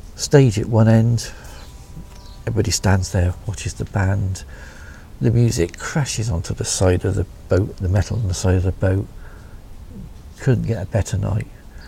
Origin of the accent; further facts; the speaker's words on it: Bristol, South West England, United Kingdom; accent: Bristolian; So yeah, I am from Bristol, born and bred. But I've always lived on the outskirts, because we're in South Gloucestershire at the moment.